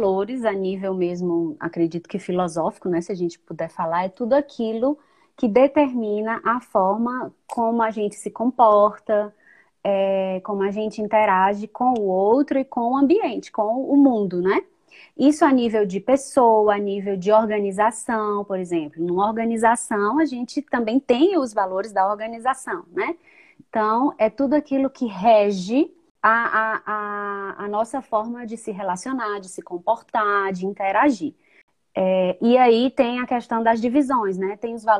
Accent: Fortaleza, Ceará, Brazil; now in Brasília, Brazil; Eu sou natural de Fortaleza, no Ceará, mas já há 3 anos eu estou aqui em Brasília.

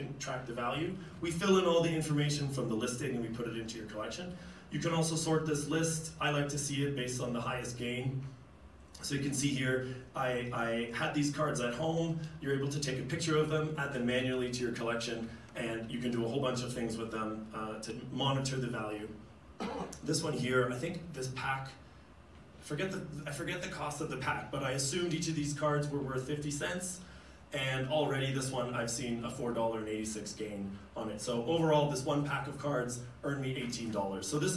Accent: Canada; I grew up in Canada

